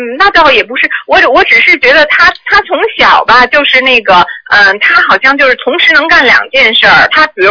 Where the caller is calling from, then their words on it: Melbourne, Victoria, Australia; 那个我是从墨尔本打来的